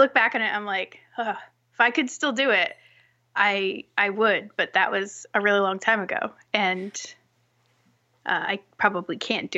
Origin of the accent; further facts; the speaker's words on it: New England, United States; I grew up in New England, and it's fairly liberal around here, all things considered.